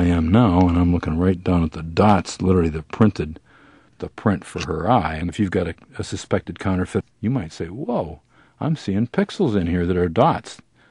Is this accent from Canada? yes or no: yes; Alberta, Canada; born there; I was born in Alberta in 1938